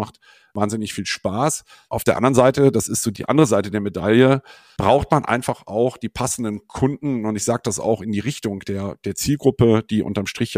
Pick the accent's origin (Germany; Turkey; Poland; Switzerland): Germany; Cologne, North Rhine-Westphalia; Ich bin 53 jetzt mittlerweile und habe vor 25 Jahren hier in Köln, wo ich herkomme und auch lebe, eine Agentur gegründet